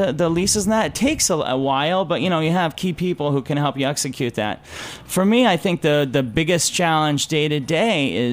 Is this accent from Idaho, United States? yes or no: yes; Idaho, United States; moved away as an adult; now in San Francisco, United States; having him visit when I grew up in Idaho to when I first moved to San Francisco when I was 21.